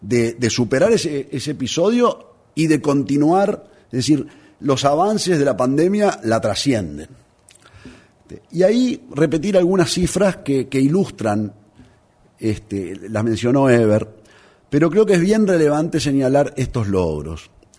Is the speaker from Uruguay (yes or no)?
yes; Uruguay; como uruguayo